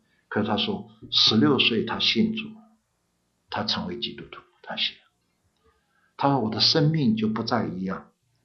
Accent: Taiwan; 我是台湾出来的，没有什么特别的意思吧

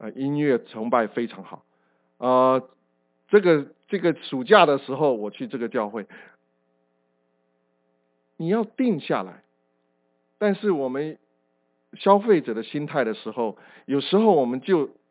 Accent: China; now in United States; 我们中国人尤其是特别会讨价还价。当然我现在我们这个来到美国以后也许比较不会了哈

